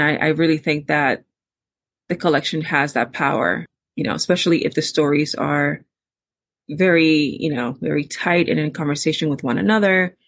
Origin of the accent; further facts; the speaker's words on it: Newark, New Jersey, United States; I was always intrigued by my own experiences growing up in the Ironbound and the people around me and the way that people felt about Newark and just like setting in general.